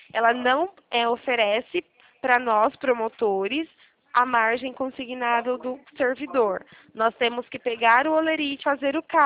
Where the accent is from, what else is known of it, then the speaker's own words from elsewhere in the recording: Araras, São Paulo, Brazil; eu sou de Arara, São Paulo